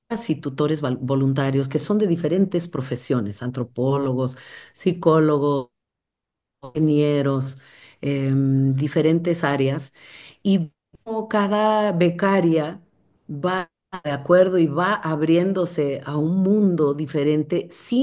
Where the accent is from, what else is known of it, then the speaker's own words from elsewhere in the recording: Oaxaca, Mexico; En mi tierra, en Oaxaca, me sentía muy discriminada por ser parte indígena, me decían la hija de la India, y también pues porque mi padre era yanqui.